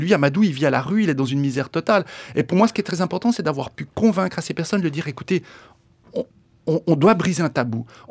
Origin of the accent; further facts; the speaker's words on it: Andalusia, Spain; J'habite à Lausanne, au bord du lac Léman, mais disons, il n'y a pas beaucoup de grillons. Je suis d'origine espagnole, je viens d'Andalousie, ma famille vient d'Andalousie.